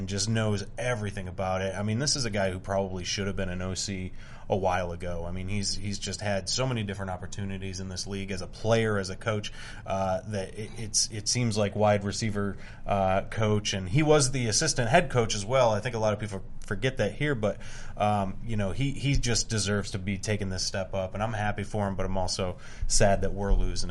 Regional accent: Canada; It is very cold. I am from the Great White North.

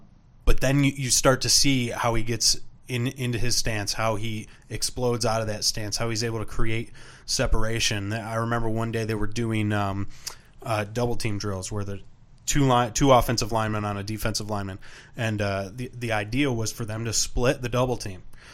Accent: Rochester, New York, United States; Hey, I'm from Rochester, man. Blue-collar, Rust Belt, those are my people.

